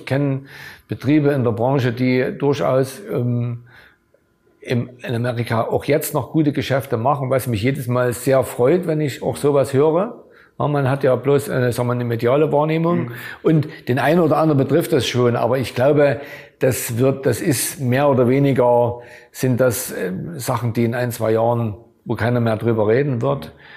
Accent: Augustusburg, Saxony, Germany; Augustusburg, meine Heimat hier, ne, diese Silhouette.

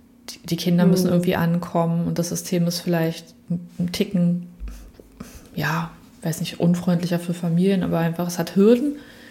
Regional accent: Berlin, Germany; Kindheit in Berlin als sehr, als ja, irgendwie war es absolut ruhig damals in Prenzlberg, im Prenzlauer Berg, also wo ich aufgewachsen bin.

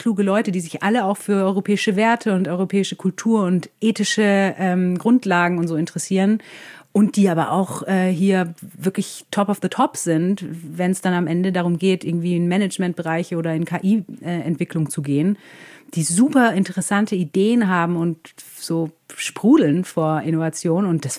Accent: Munich, Bavaria, Germany; Ich komme eigentlich aus München und hatte gar keine Ahnung von Heilbronn.

